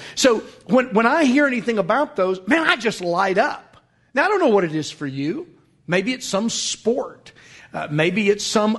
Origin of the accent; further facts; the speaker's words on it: Fort Smith, Arkansas, United States; I grew up in the Fort Smith, Arkansas area, where Hanging Judge Isaac Parker had his courtroom.